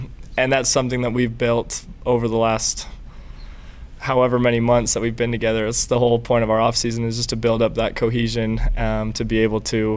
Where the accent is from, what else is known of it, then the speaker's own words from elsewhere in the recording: Utah, United States; growing up in Utah County and then later moving up to Kaysville and watching BYU football my whole life.